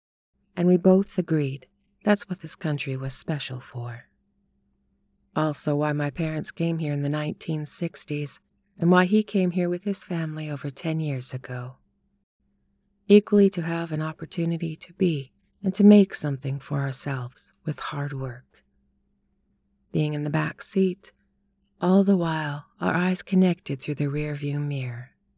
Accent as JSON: {"language": "English", "town": "Astoria", "region": "New York", "country": "United States", "tie": "born or raised there", "said": "I was born and raised in Astoria, Queens, New York City."}